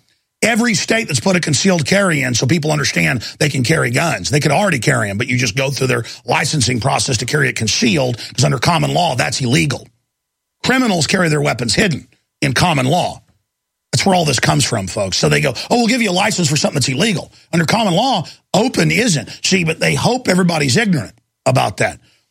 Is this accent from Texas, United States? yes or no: yes; Dallas, Texas, United States; That happened to me twice growing up in Dallas.